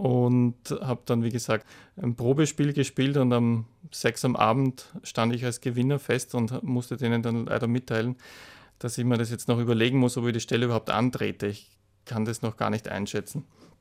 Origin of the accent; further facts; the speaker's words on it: Austria; als Österreicher natürlich vornehmlich in Österreich und in Deutschland.